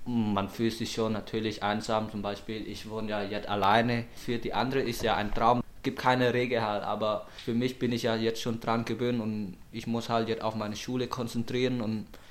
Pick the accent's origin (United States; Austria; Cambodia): Cambodia; German is a second language; Ich komme aus Kambodscha. Neben Hauptstadt ist Phnom Penh und das ist mein Stadt heißt Dakhel und das ist ungefähr 80 Kilometer entfernt.